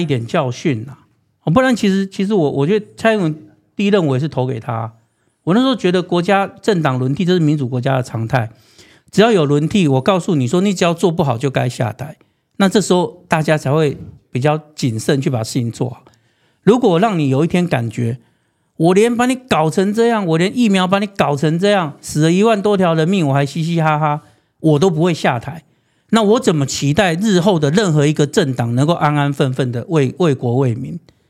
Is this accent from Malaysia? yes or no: no; Taiwan; 我们其实我们都是台湾人